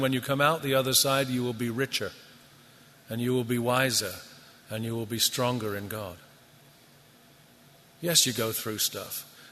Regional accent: England, United Kingdom; I'm from England

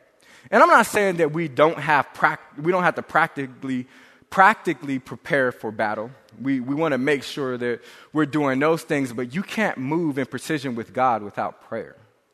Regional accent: San Bernardino, California, United States; but I'm from San Bernardino, so I'm hitting people with my Bibles.

